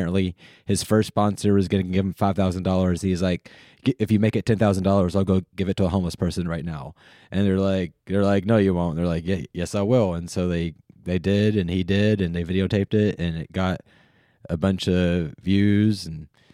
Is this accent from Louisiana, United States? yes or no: no; North Carolina, United States; He is from close to where I grew up in North Carolina.